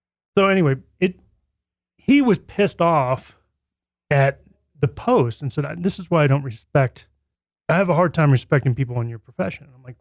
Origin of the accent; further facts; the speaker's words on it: Kansas, United States; now in Grand Junction, United States; I grew up in Kansas and went away to undergrad and came back to Kansas for law school, really intending to get into my family's business, which is small town newspapers.